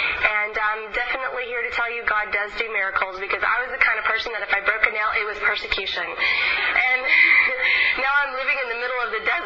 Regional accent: Houston, Texas, United States; also born or lived in Florida / Israel; But I'm from America, obviously, and I'm from Florida, but I grew up in Texas, and from Texas I went to Israel.

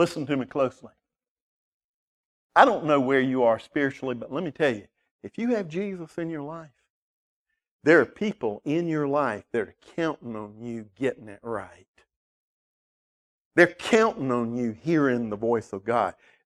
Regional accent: Nigeria; Even in Nigeria, they make fun of my accent.

